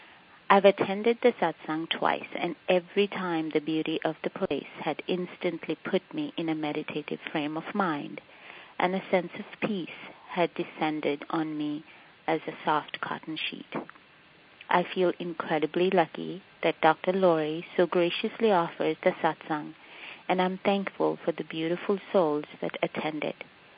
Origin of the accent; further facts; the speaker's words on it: India; I grew up in India in a family that practices Hinduism